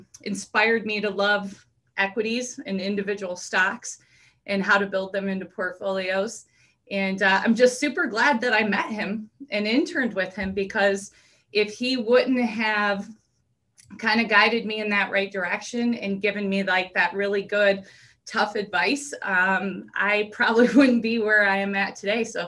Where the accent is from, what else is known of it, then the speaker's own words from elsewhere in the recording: Monroe, Michigan, United States; I grew up in Monroe, Michigan, which anybody from Michigan puts their hand up because it's shaped like a mitten.